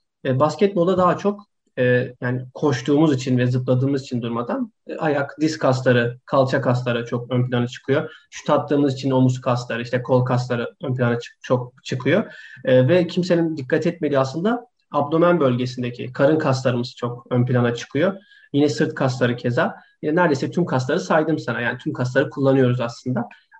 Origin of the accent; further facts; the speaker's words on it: Gaziantep, Turkey; Hatta birkaç takımın altyapısında bile oynadım. Yani memleketim olan Gaziantep'te.